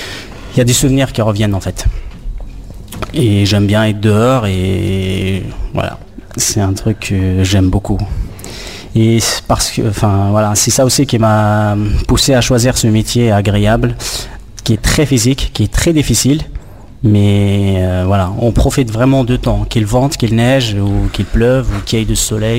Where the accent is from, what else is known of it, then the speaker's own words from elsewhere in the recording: Morocco; moved away as an adult; now in France; Je suis arrivé du Maroc en 2010, j'ai fait un BTS, un bac plus 2 dans la région parisienne.